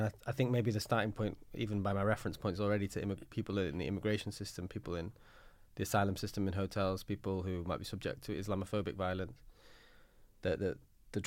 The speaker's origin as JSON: {"language": "English", "town": "Manchester", "region": "North West England", "country": "United Kingdom", "said": "Lots of my friends where I'm from in Manchester are kind of, you know, similar to me."}